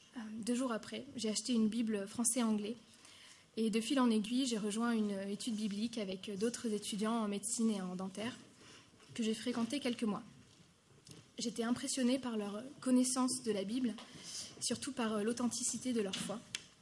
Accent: Clermont-Ferrand, Auvergne-Rhône-Alpes, France; born there; j'ai 24 ans, je suis née à Clermont-Ferrand, on n'est pas nombreux ici.

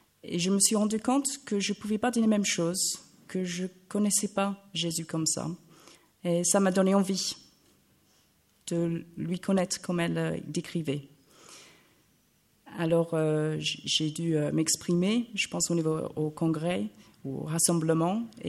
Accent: England, United Kingdom; French is a second language; now in France; je pense que vous avez tout compris. J'ai 38 ans, je viens d'Angleterre

